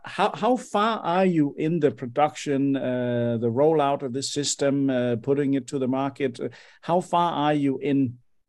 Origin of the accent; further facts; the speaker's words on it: Denmark; my home country of Denmark